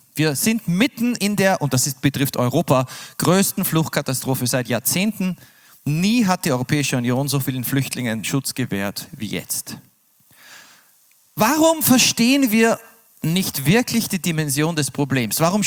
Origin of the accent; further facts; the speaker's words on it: Austria; now in Berlin, Germany; Menschen wie ich und meine Familie, die als Österreicher in Berlin leben.